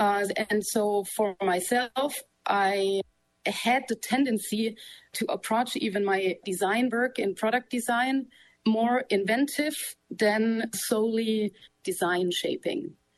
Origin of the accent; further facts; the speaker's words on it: Ulm, Baden-Württemberg, Germany; I was born in Ulm, and where I was also raised.